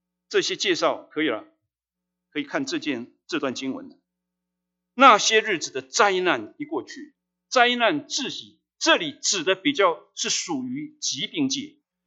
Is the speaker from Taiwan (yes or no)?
yes; Taiwan; 我从台湾来，上个月台湾至少三个台风